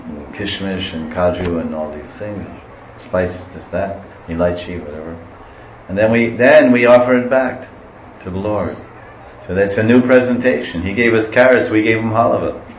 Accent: United States; born there; Mom's apple pie, right? I'm American, right? I mean, I'm born there.

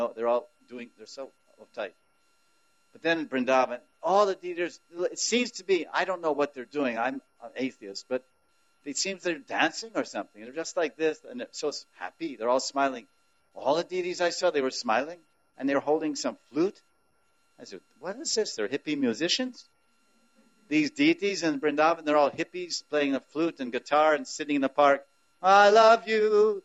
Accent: Germany; moved away; I came from Germany. I'm an atheist.

